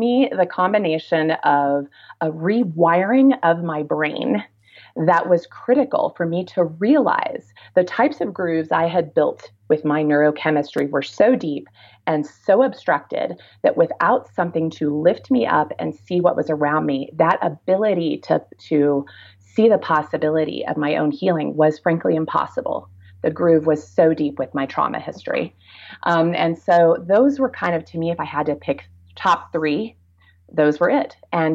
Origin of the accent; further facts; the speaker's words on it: Kansas, United States; I would be invited to things that, again, I'm from Kansas, okay?